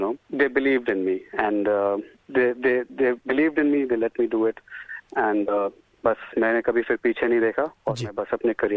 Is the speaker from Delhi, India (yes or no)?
yes; Delhi, India; now in Australia; मैं भारत में पैदा हुआ था, दिल्ली में 1978 में, और मेरे माँ बाप दोनों चित्रकार थे।